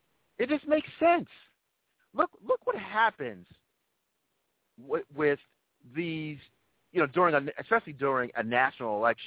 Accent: New York, United States; As a New Yorker, Barack Obama and Romney, they really weren't coming here.

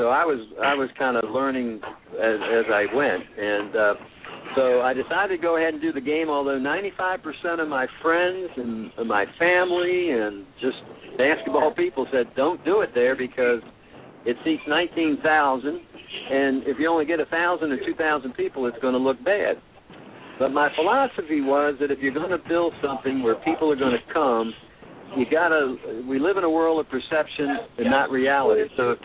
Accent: Washington, District of Columbia, United States; I grew up in Northeast Washington, D.C., most of my life, and was always a fairly good playground player.

